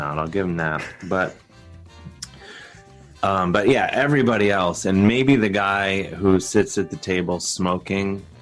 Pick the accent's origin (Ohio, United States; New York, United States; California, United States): Ohio, United States; When you watch it, I'm like, growing up in Ohio, you're like, yeah, I get it.